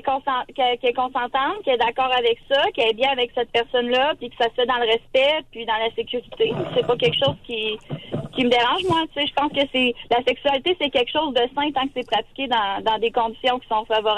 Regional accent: Canada; je suis une fille très familiale, très attachée à ses racines. Tu sais, je viens de la Bosse, on est un petit village. Tu sais, j'ai grandi pas de mes grands-parents.

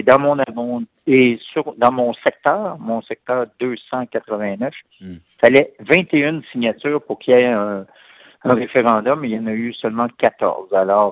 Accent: Montreal, Quebec, Canada; born there; moi, je suis né dans Hochelaga-Maisonneuve, Vermont, puis avant, la rue Ontario, là.

